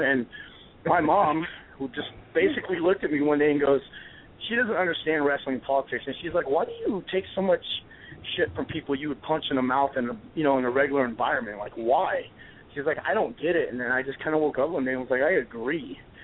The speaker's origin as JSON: {"language": "English", "town": "Boston", "region": "Massachusetts", "country": "United States", "tie": "born there", "said": "I was born in South Boston, and she's that old school Irish Catholic lady"}